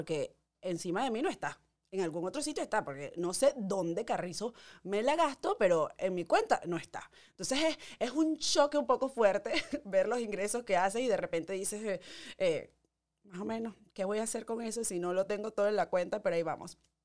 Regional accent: Venezuela; moved away as an adult; now in New York, United States; cuando yo me vine de Venezuela no estaba todavía en la posición de declarar

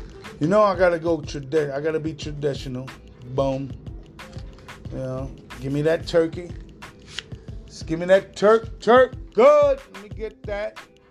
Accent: Far Rockaway, New York, United States; See, I don't know where you guys come from, but I'm from Far Rock. My aunt cooked this shit the way she made it, and it was delicious.

